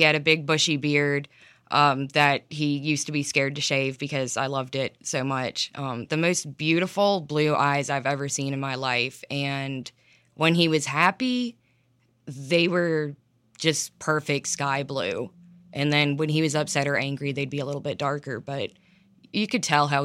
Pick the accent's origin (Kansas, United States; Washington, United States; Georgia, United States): Georgia, United States; Ellijay; I'm from Ellijay, Georgia, so I live in the mountains, and I work as a veterinary technician.